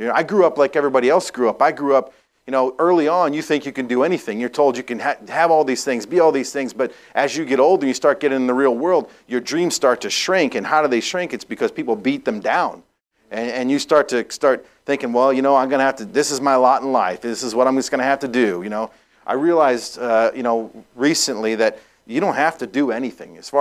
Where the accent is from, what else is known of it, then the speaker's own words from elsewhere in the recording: New England, United States; now in Dallas, United States; I wasn't born in Dallas, but I got there as fast as I could. I really enjoy Texas. But I grew up in New England.